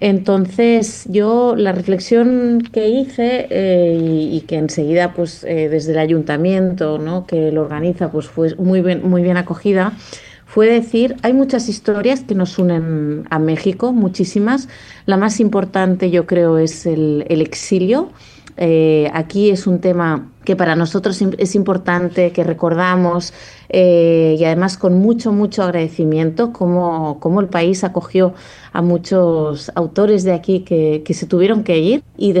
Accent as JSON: {"language": "Spanish", "town": "Barcelona", "region": "Catalonia", "country": "Spain", "said": "yo soy de Barcelona, siempre he sido de Barcelona, además siempre he sido muy de Barcelona. O sea, quiero mucho la ciudad"}